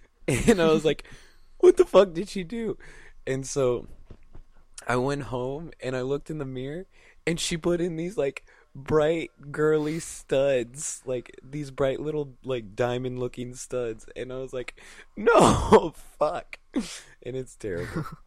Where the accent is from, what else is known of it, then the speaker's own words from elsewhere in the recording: Tennessee, United States; All the time. It's because I'm from Tennessee.